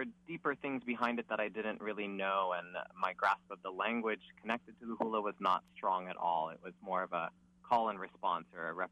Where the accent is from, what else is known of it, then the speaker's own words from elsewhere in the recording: California, United States; One was, as a child growing up in California, I danced hula with my family. Both my parents are originally from Hawaii.